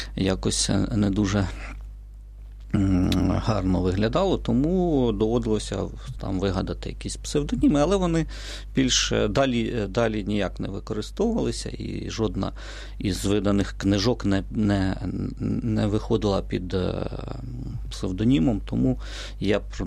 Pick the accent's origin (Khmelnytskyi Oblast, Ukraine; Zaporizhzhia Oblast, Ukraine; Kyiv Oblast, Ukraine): Kyiv Oblast, Ukraine; Haivoron; Родом я з Київської області. Коли я народився, то ми жили у селі Гайворон. Це Володарський район, неподалік Білої церкви.